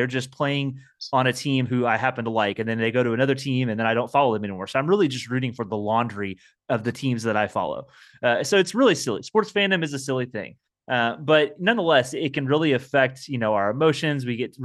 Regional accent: Indiana, United States; Yeah, I guess by default, I'm a Pacers fan because I'm from Indiana.

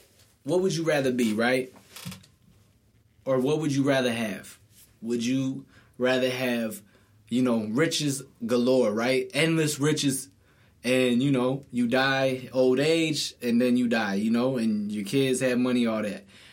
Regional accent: Boston, Massachusetts, United States; I'm from Boston, and Kobe has been my rival for years.

